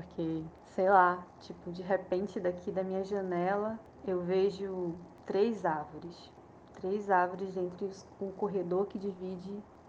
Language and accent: Portuguese; Maranhão, Brazil; 30 aninhos de vida aqui nessa terra. Moro no Maranhão, sou maranhense